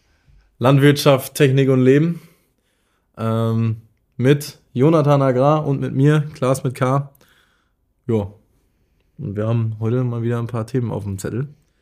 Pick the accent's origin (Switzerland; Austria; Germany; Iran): Germany; Northern Germany; also man sagt bei uns sowieso Moin, klar. Und ich würde mich auch eher als Norddeutscher bezeichnen als irgendwas anderes.